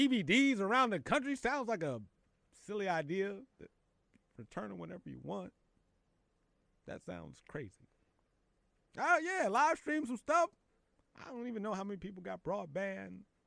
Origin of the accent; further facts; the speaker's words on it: Philadelphia, Pennsylvania, United States; I hope he's going to the city of brotherly love, to my hometown, so we can win a championship.